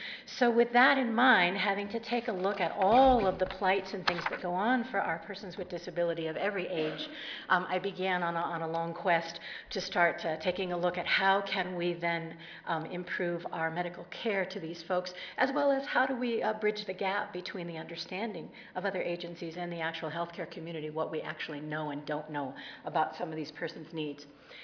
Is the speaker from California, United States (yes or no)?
yes; California, United States; I'm from California, southern end, and I'm loving the cool weather.